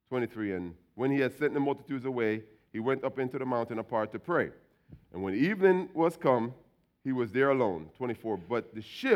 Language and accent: English; Jamaica; Because, see, I was born in Jamaica. As a Jamaican, I was a stutterer.